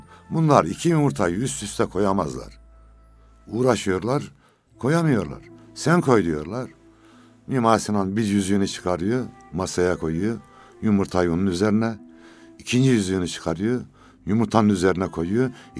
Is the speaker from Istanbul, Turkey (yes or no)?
no; Osmaniye, Turkey; ben Osmaniyeliyim, Zorkun yaylamız var bizim.